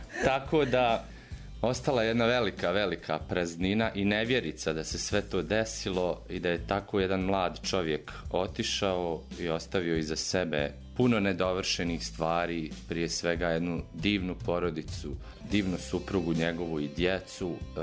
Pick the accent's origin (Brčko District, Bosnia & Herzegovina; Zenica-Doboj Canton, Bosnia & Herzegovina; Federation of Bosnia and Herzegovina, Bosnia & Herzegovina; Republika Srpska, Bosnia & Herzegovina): Republika Srpska, Bosnia & Herzegovina; Banja Luka; Mi smo njemu rekli iz Banja Luke